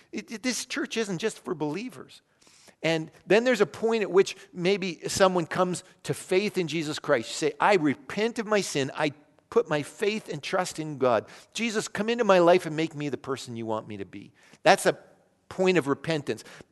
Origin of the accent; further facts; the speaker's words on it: Canada; much greater percentage of Canadians live far to the left on Engel's scale than when I was a teenager growing up in Canada.